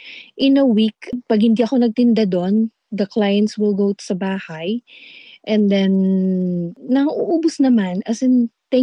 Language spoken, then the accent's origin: Tagalog; Central Luzon, Philippines; Kapampangan ako.